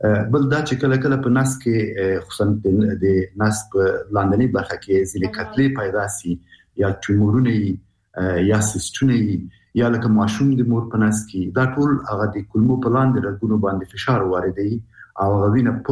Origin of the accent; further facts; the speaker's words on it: Afghanistan; نو ځکه موږ په عنعنوي شکل موږ افغانان شرمېږو